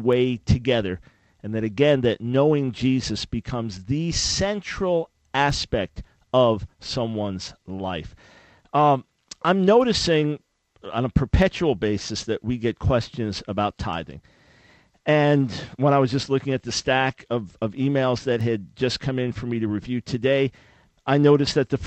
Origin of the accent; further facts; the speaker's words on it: United States; I have burdens for our country, primarily, not because I'm an American, but because this is where I live